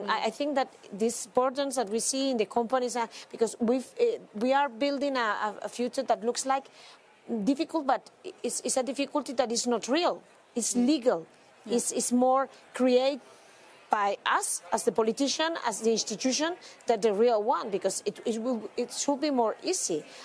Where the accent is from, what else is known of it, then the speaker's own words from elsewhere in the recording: Spain; it's true that I'm from Spain and we are suffering a lot.